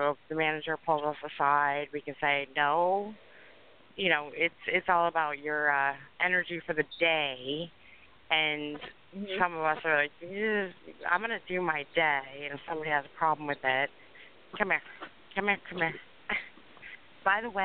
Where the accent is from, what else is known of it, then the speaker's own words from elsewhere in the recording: East Coast, United States; now in Northern California, United States; So, I'm Northern California. I'm actually from the East Coast, but here now.